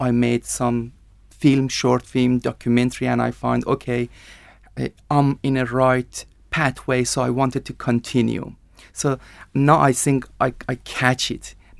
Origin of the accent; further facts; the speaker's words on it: Iran; English is a second language; I come from Iran. In my country, people mainly play soccer anywhere